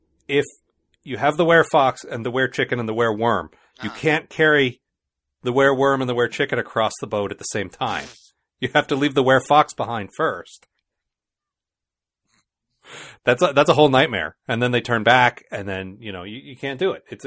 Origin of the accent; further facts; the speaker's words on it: England, United Kingdom; And I can't say anything because I'm English.